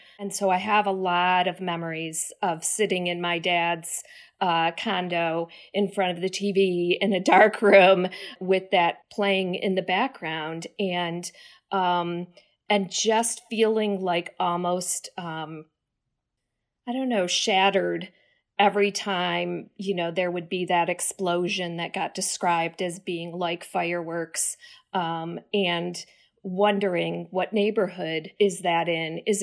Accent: Detroit, Michigan, United States; I grew up in Detroit and in an area that did not have a lot of Arabs. And for sure, we were the only Arab on our block.

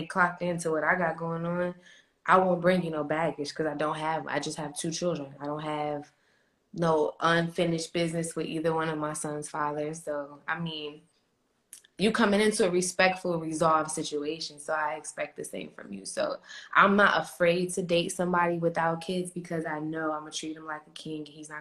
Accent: Rochester, New York, United States; You know, we're originally from New York. I was born in Rochester.

